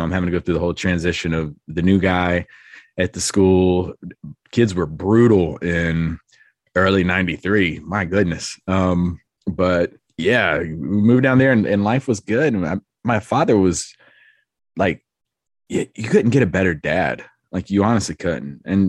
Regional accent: Lumberton, North Carolina, United States; I grew up in North Carolina. Grew up in Lumberton, North Carolina for most of my life.

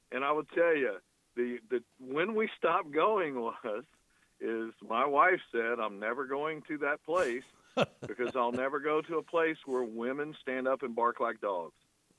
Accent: Columbus, Georgia, United States; Yeah, and I grew up in Columbus, so I grew up amongst a large number of Georgia fans who are all still friends of mine.

